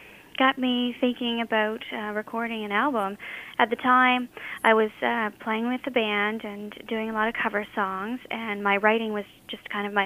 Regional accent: Truro, Nova Scotia, Canada; My hometown is Truro, Nova Scotia, and I've lived here my entire life.

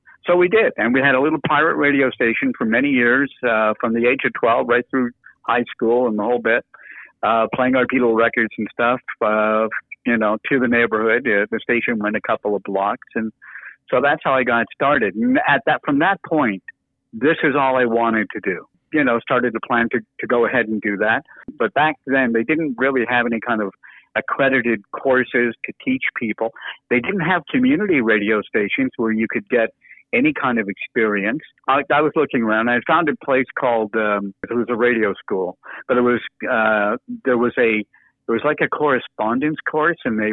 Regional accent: Montreal, Quebec, Canada; I was 12 years old. I was in the sixth grade. I grew up in Montreal.

